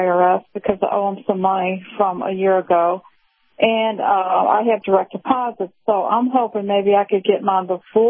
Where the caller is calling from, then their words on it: Clearwater, Florida, United States; again from Clearwater.